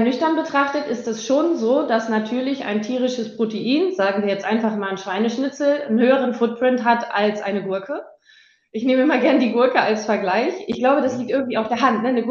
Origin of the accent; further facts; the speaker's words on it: Vechta, Lower Saxony, Germany; Ich komme aus Vechta, also ich komme aus dem Silicon Valley der Landwirtschaft, ne? So nennen wir das ja. Hier ja gerne. Ja. Bin auch mit einem Landwirt verheiratet